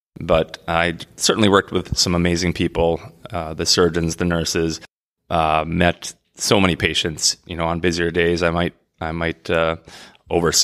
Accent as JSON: {"language": "English", "region": "Minnesota", "country": "United States", "tie": "born or raised there", "said": "right along the St. Croix River in lovely Minnesota, my home state."}